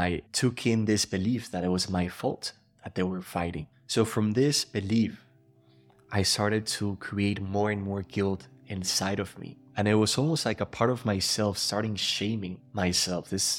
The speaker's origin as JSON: {"language": "English", "country": "Panama", "tie": "born or raised there", "said": "I was born and raised in Panama, which is a really small country, about 4 million people. And as I was growing up, I was raised in a family that was part of the higher society in a way."}